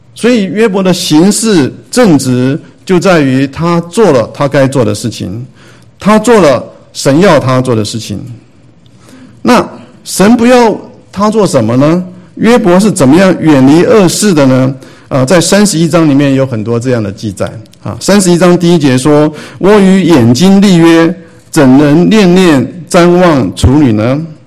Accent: Taiwan; 我还记得我小时候在台湾哈，那时候我们住在眷村里面那时候经济环境不是很好

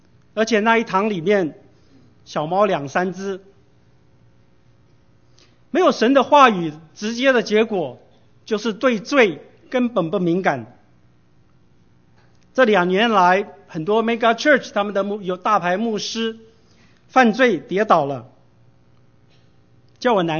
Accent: Taiwan; 我小时候在台湾还看见有人穿着白背心在那里传福音

